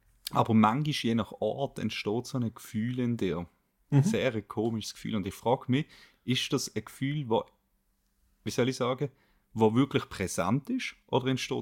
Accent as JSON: {"language": "German", "country": "Switzerland", "said": "Also, das ist halt einfach nie bei uns in der Schweiz, oder irgendwie, ich weiß nicht."}